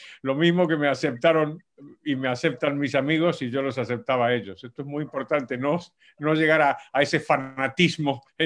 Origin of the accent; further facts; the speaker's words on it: Argentina; accent: Spanish; now in Madrid, Spain; Efectivamente, tengo un acento español después de 43 años en Madrid, pero es verdad que lo voy modulando y cuando hablo con argentinos se me va pegando, vuelvo a las raíces, ¿no?